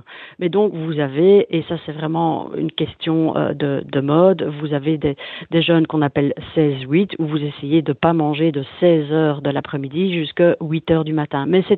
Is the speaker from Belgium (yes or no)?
yes; Belgium; chez nous en Europe et en Belgique